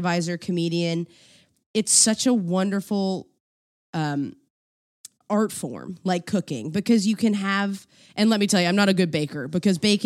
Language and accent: English; East Coast, United States; You can swear on this podcast. Who cares? I'm from the East Coast.